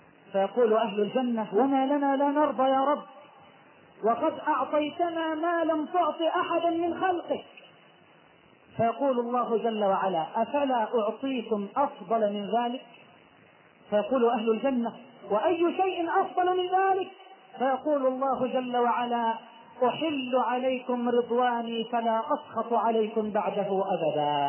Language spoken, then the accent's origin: Arabic; Egypt; اللهم إنا نسألك أن تجعل بلدنا مصر واحة للأمن والأمان